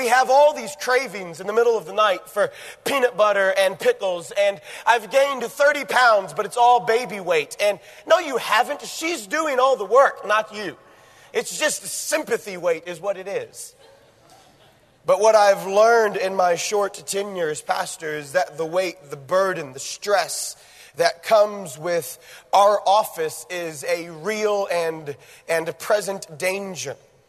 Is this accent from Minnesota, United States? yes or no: no; Kentucky, United States; You look at me, I'm from Kentucky, but I have all of my teeth, okay?